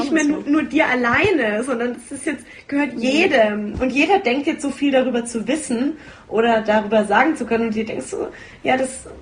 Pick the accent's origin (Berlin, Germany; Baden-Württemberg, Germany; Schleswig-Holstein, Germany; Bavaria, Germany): Bavaria, Germany; Nuremberg; in meiner Heimatstadt in Nürnberg